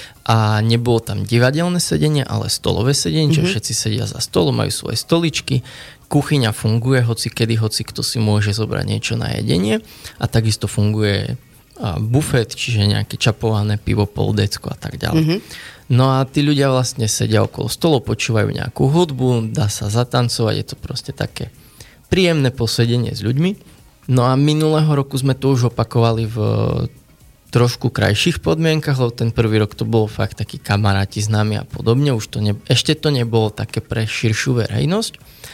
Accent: Košice Region, Slovakia; Ja som vyrástol na Zemplínskej Širave na Plachetniciach

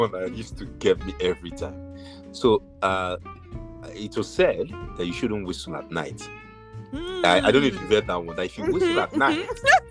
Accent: Nigeria; growing up in Nigeria

